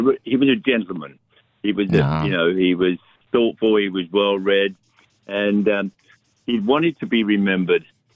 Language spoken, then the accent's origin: English; London, United Kingdom; now in United States; Ever since I was a kid growing up in Southwest London, I always wanted to come to America.